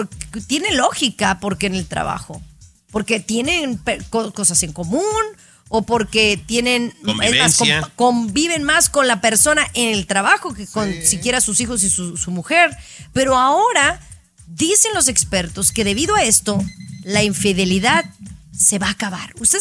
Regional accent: Guadalajara, Jalisco, Mexico; Fíjense que es muy chistoso porque yo soy de Guadalajara, Jalisco, donde se da el tequila, cerquita de Tequila

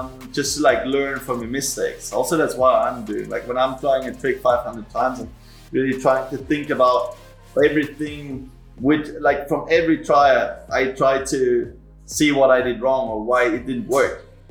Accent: Austria; 25 years old, and I'm from Austria, and I'm a professional mountain bike and street trials rider.

